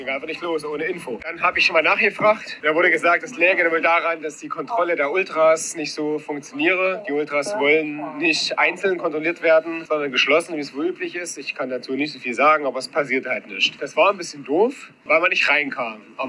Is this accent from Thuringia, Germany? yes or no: yes; Weimar, Thuringia, Germany; now in Potsdam, Germany; Wir sind Potsdamer, ich bin Exil-Weimarer und wohne schon ewig in Potsdam.